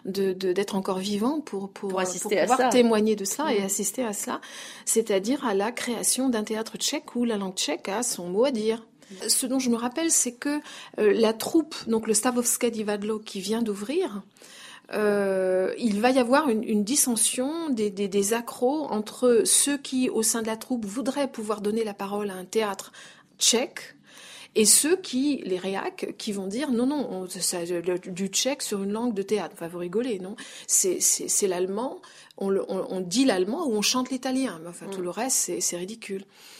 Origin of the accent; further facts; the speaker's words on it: Bourgogne-Franche-Comté, France; comme on dit chez nous en Bourgogne